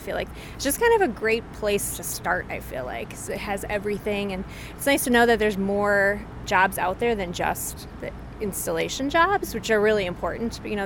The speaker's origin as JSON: {"language": "English", "town": "Milwaukee", "region": "Wisconsin", "country": "United States", "tie": "born or raised there", "said": "I grew up in Milwaukee. Both my parents were educators"}